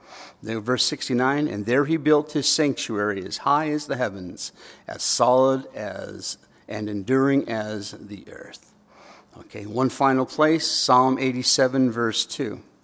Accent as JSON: {"language": "English", "town": "Tawa City", "region": "Michigan", "country": "United States", "tie": "born there", "said": "I mean, I was born in Tawa City, Michigan, but I have no memory of it"}